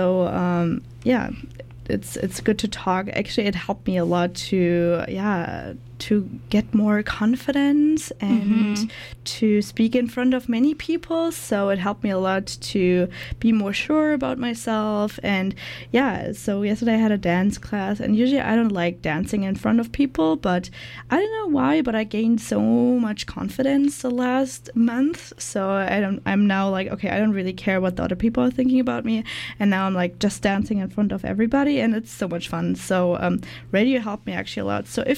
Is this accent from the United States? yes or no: no; Germany; English is a second language; now in Canada; I'm from Germany